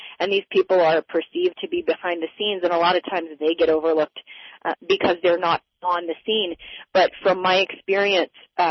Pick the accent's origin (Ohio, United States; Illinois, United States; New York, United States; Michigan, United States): New York, United States; Long Island; I grew up in New York on Long Island, which is a very insulated place.